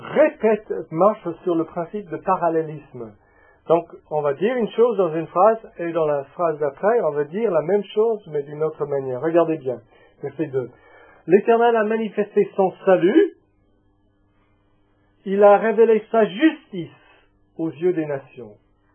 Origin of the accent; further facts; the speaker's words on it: France; Maintenant, en tant que Français, nous avons du problème à comprendre